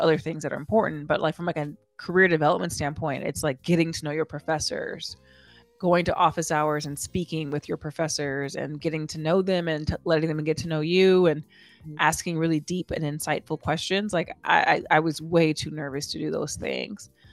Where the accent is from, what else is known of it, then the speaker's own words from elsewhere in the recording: Rialto, California, United States; So I grew up in Rialto, California